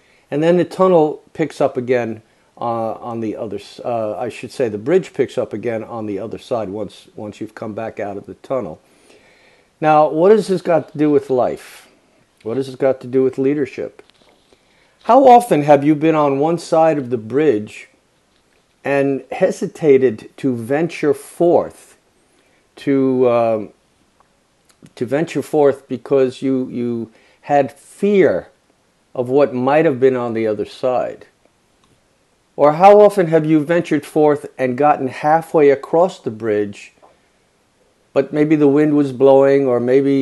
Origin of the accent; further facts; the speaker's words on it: United States; And I knew this happened a good many times while I was growing up in the United States.